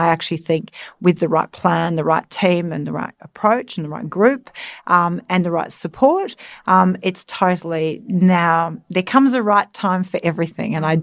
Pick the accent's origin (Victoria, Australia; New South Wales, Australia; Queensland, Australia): New South Wales, Australia; Manly; And then came back to Manly for high school, went to Queenwood in Balmoral